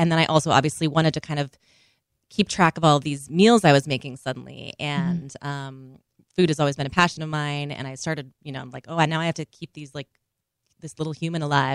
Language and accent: English; Minnesota, United States; because I grew up in Minnesota